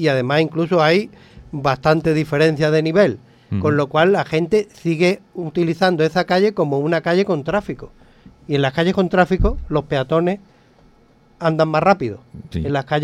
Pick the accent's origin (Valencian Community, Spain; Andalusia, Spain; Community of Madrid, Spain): Andalusia, Spain; Torre del Mar; andar por mi pueblo me es incómodo, no me es atractivo. En Torre del Mar